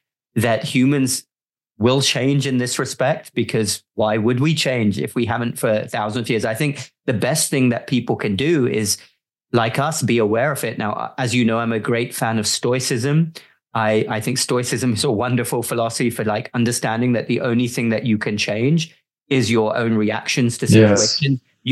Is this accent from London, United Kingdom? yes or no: yes; London, United Kingdom; now in United States; I was born in London and grew up in the UK, but I'm now a dual citizen.